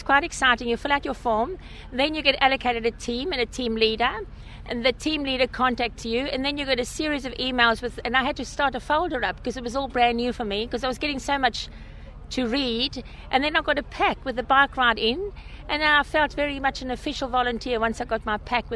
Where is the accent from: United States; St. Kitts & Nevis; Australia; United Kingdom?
Australia; Perth, Western Australia; We came over from Western Australia, from Perth. I'm a school teacher there